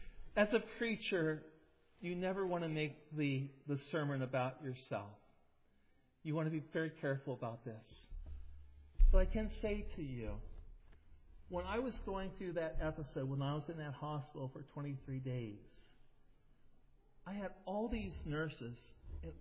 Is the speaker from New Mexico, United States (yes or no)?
no; Ohio, United States; Now, as some of you know, I grew up in here in Ohio. I grew up in Coshocton County in the hills.